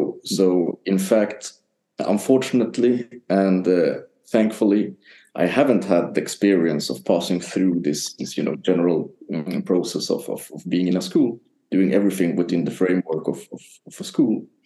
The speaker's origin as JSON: {"language": "English", "country": "Sweden", "second_language": "English", "said": "Well, I come from Sweden."}